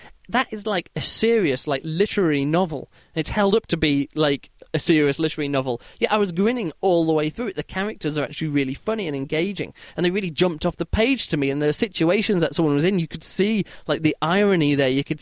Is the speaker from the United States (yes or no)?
no; United Kingdom; now in Germany; as all I know as a British guy living in Germany.